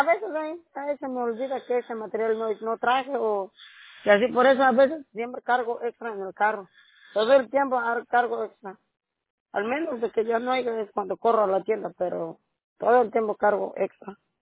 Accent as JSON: {"language": "Spanish", "region": "Oaxaca", "country": "Mexico", "lives_now": "United States", "said": "Yo soy de Oaxaca."}